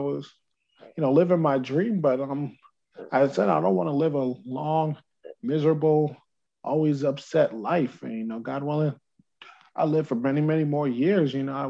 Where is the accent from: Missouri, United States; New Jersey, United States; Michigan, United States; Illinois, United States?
New Jersey, United States; got a full ride to go play at Division I college here in my home state of New Jersey, and went to Rutgers University